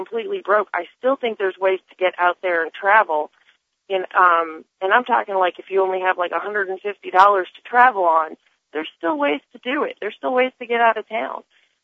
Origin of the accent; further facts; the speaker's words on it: Connecticut, United States; You know, I grew up in Connecticut, and my grandparents in the 50s did not have a lot of money, to say the least.